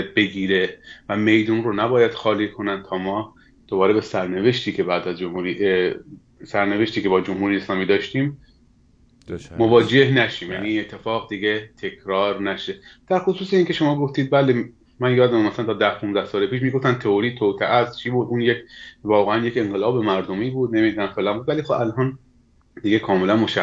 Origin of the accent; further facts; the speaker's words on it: Iran; ما همه ایرانی هستیم، اهل یک آب و خاکیم، یک کشوریم